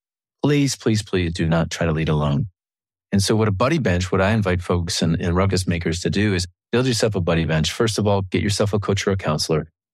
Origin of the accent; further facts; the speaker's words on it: Minnesota, United States; I'm Minnesotan at the end of the day, you know, so we have a hard time speaking hard.